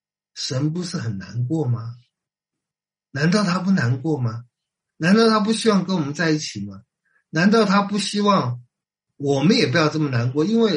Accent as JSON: {"language": "Chinese", "country": "China", "said": "而这句话我们中国人有一个很好的形容，就叫小别胜新婚"}